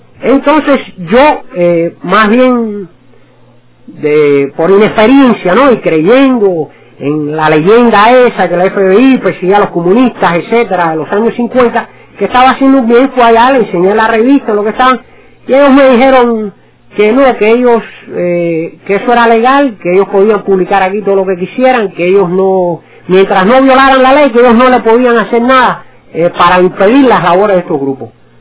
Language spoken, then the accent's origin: Spanish; United States; Yo me crié aquí en los Estados Unidos